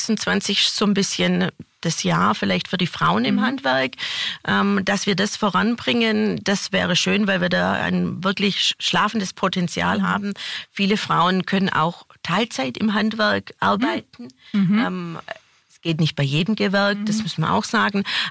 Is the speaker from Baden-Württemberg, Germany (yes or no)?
yes; Baden-Württemberg, Germany; das Kammergebiet geht von der Ostalb, wo ich herkomme, bis zum Bodensee.